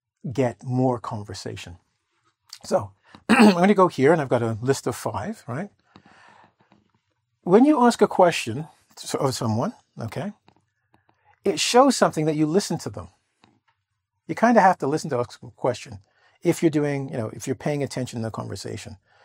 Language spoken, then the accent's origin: English; Toronto, Ontario, Canada; I'm actually asking, and I'm from the city.